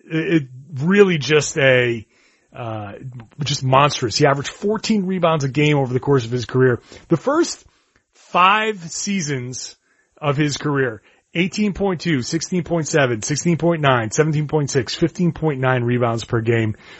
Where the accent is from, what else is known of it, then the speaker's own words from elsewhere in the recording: Providence, Rhode Island, United States; now in Boston, United States; Here for me in Boston suffered, some rioting and looting, a few nights ago. My hometown in Rhode Island, in Providence, had a violent, protest last night.